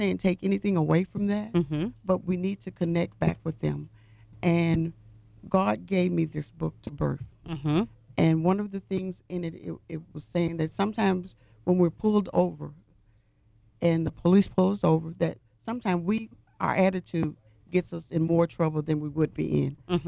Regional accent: Monroe, Louisiana, United States; There was a young man in my hometown of Monroe, Louisiana

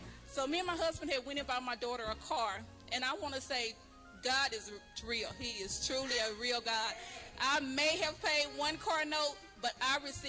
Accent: Dallas, Texas, United States; I'm from Dallas, Texas.

